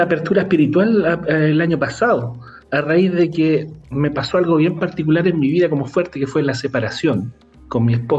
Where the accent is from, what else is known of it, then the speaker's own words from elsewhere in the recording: Talca, Maule, Chile; yo soy de Talca, 250 kilómetros más al sur.